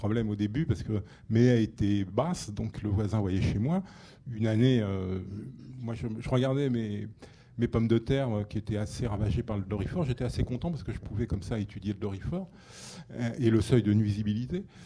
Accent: Occitanie, France; Le carabe, quand j'étais gamin dans l'Aveyron, il suffisait d'aller dans un pré

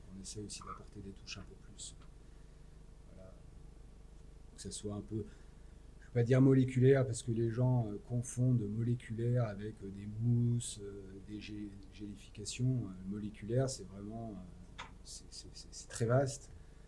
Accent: Bellac, Nouvelle-Aquitaine, France; Je suis originaire d'à côté de Bellac, et quand je retourne chez mes parents

